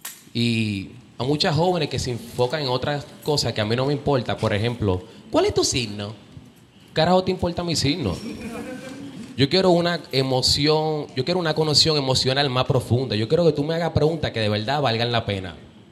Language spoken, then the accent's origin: Spanish; Dominican Republic; now in Puerto Rico; Soy dominicano, gracias a Dios. No vivo en Barrio Obrero. Vivo en Puerto Nuevo